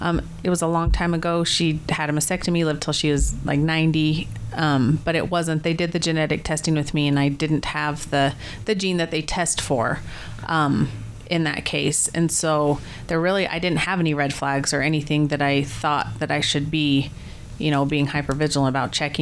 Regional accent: Lander, Wyoming, United States; also born or lived in Oregon; I live in Lander, Wyoming. I was born and raised there. Well, I was born in Oregon, but raised in Lander.

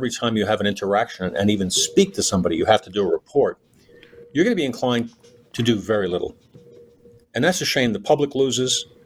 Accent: Queens, New York, United States; I mean, I grew up in Queens and I ultimately had to move out to get a house.

